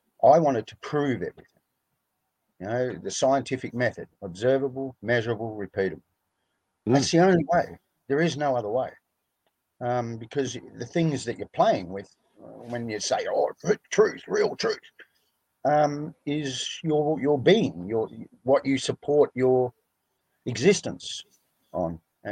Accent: Western Australia, Australia; I was 17, and I was sitting on the ocean where I grew up in Western Australia, beach kid

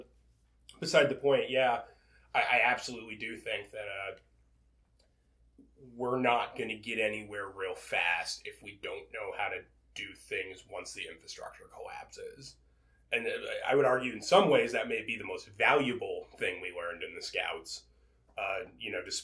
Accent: Mason, Ohio, United States; where we grew up in Mason, like, you know, yeah, it is, like, a super upper-middle-class area, but, like, the rural poverty that was there before we got there never left.

